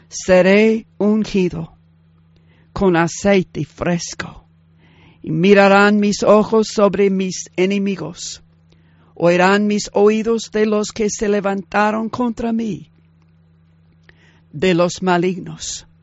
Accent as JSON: {"language": "Spanish", "region": "Arkansas", "country": "United States", "second_language": "Spanish", "moved": "yes", "said": "Cuando nosotros venimos aquí, venimos de Arkansas, pues allí no hay palmeras."}